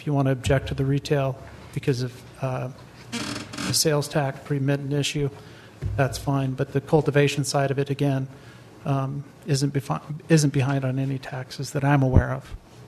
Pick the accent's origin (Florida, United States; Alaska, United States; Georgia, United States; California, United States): Alaska, United States; Sitka; I'm from Sitka.